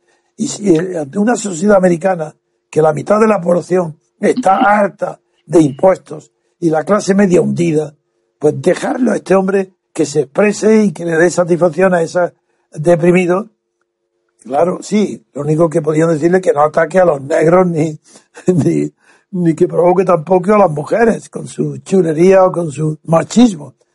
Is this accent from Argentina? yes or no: no; Andalusia, Spain; Siendo del sur, tal vez por eso se explique, siendo andaluz